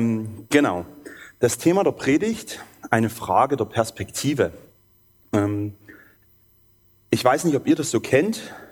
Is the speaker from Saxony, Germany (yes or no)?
yes; Saxony, Germany; accent: Erzgebirgisch; now in Bautzen, Germany; Ich komme aus Bautzen, also ursprünglich aus dem Erzgebirge. Falls ich immer mal so ins Erzgebirgische rutsche, vergebt mir.